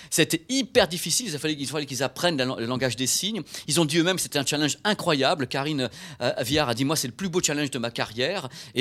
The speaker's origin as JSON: {"language": "French", "region": "Normandy", "country": "France", "said": "moi, en tant que Normand, quand on me dit rural, ça me parle vraiment. J'ai vécu toute ma vie près d'une ferme"}